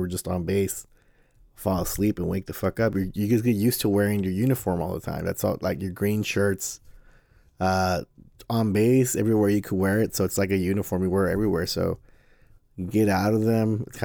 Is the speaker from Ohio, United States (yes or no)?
yes; Ohio, United States; yeah, I'm from Ohio and from my farmer's boy, blah, blah, blah.